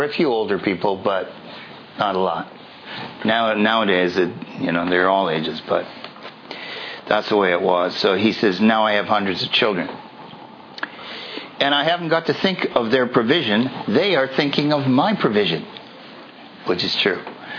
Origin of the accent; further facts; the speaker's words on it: Regina, Saskatchewan, Canada; moved away as an adult; now in Toronto, Canada; When I became a devotee at the age of 23, I moved away from my home in the middle of Canada, my hometown, Regina. I moved to Toronto, 2,000 miles away. And I moved into the ashram with a whole bunch of strangers, devotees.